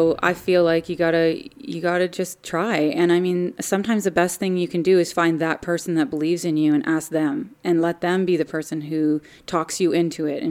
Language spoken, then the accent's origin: English; Waterloo, Ontario, Canada; also born or lived in Toronto; I lived in Waterloo. I grew up in Waterloo region. And then I went to London to go to school. And then I lived in Toronto for 10 years when I worked at CTV.